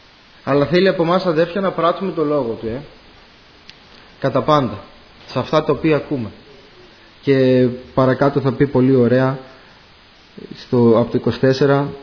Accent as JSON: {"language": "Greek", "town": "Drama", "region": "Eastern Macedonia and Thrace", "country": "Greece", "said": "όσοι είμαστε από τη Δράμα και ακούμε αυτόν τον ύμνο, κατευθείαν μας έρχεται αυτός ο αδερφός στο μυαλό"}